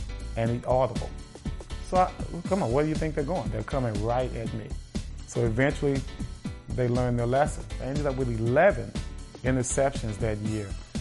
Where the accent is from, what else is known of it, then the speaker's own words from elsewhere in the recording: Dallas, Texas, United States; I grew up in Hamilton Park, which is a suburb of Dallas. I was the youngest child